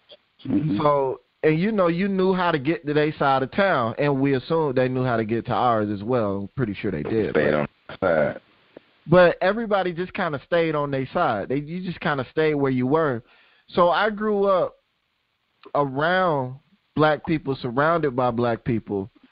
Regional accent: Tallahassee, Florida, United States; I mean, I grew up in Tallahassee, same as Joe, and at the time I didn't realize Tallahassee was as segregated as it was.

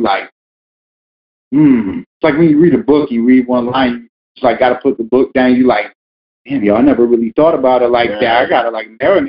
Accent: the South, United States; Soul food from the South. I'm from the South.

